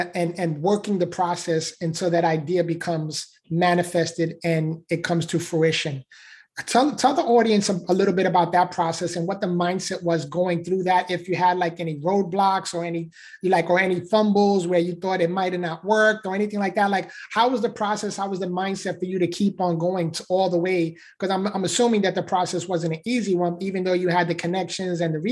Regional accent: New York, United States; And I'm from the Bronx, New York

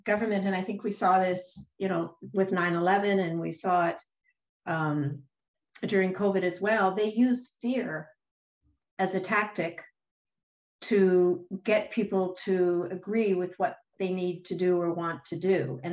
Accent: Canada; When I'm originally from Canada.

